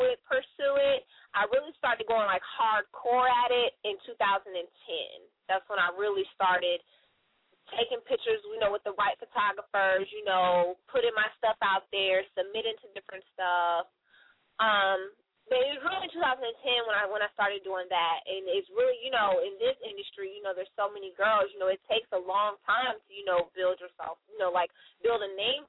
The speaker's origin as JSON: {"language": "English", "region": "Texas", "country": "United States", "said": "I live here. I've been here for about 10 years, but I'm from Texas."}